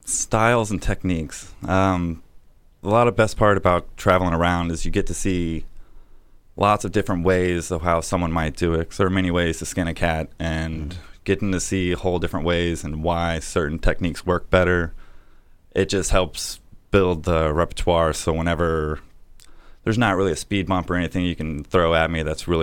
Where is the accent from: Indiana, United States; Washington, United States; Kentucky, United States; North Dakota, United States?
Kentucky, United States; Louisville; In the bigger cities, I worked in New York, Atlanta, Charlotte. Those real big cities, they hear I'm from Louisville